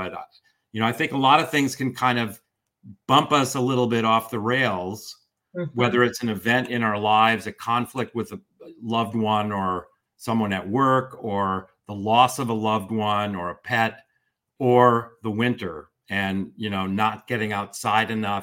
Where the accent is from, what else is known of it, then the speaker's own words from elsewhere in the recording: Chicago, Illinois, United States; moved away; I grew up outside of Chicago.